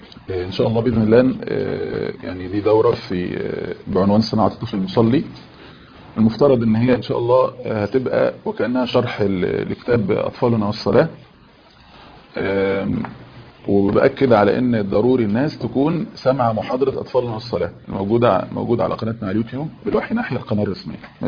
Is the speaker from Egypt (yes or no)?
yes; Egypt; احنا كان عندنا في مصر ربما بيقوم بالكلام ده ناس عاديين مش اطباء